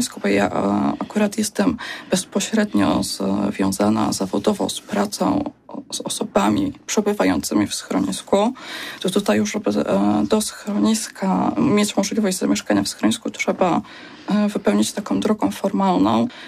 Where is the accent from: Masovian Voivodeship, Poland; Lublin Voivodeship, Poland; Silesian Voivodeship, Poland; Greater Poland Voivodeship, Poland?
Greater Poland Voivodeship, Poland; Poznań; Znaczy ja, jako że wychowałam się w Poznaniu